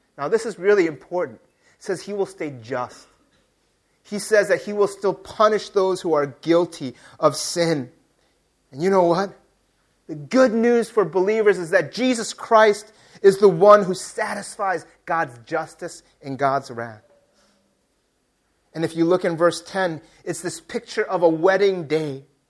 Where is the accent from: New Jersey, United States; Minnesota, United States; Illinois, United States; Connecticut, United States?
Illinois, United States; Chicago; I grew up in Chicago, which is a city in the United States, and they have this baseball team.